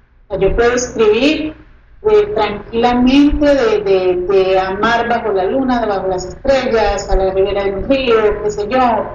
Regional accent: Medellín, Antioquia, Colombia; O sea, para mí, Antioquia, Medellín, es de lo mejor que hay.

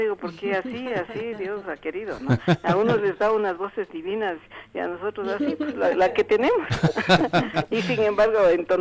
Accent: Riobamba, Chimborazo, Ecuador; moved away; Ya, yo como vivía, digamos, como yo soy de Riobamba, vivía en Riobamba.

